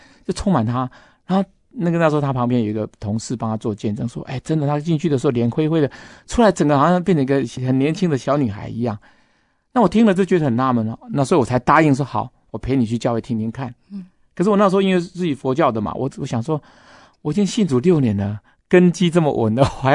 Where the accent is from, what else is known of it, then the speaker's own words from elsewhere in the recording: China; 因为其实我们中国人一直困在人情债里面